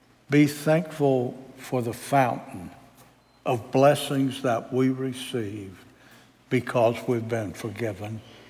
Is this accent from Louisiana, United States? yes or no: yes; Louisiana, United States; And being a Cajun, I went there anyhow with a bunch of other people.